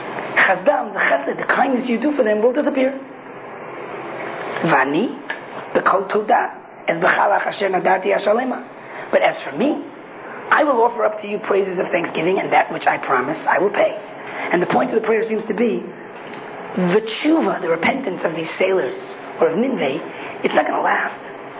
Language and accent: English; New York, United States; I grew up in New York.